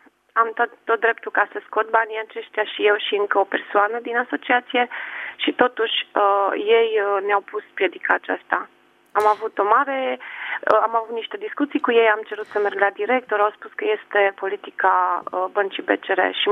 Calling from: Alba Iulia, Alba County, Romania; Sunt din Alba Iulia

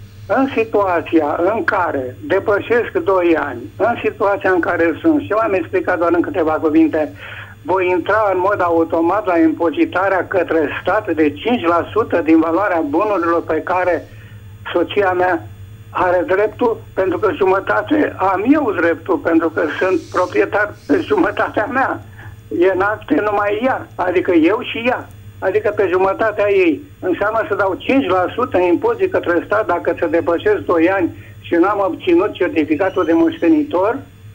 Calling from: Bucharest, Romania; din București

